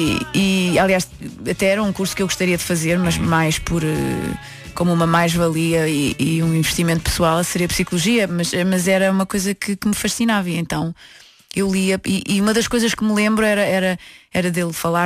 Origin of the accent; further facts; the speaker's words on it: Porto, Norte, Portugal; adolescência assim um bocadinho conturbada, um bocadinho desajustada, desintegrada e tal. Sim. No Porto, sou do Porto.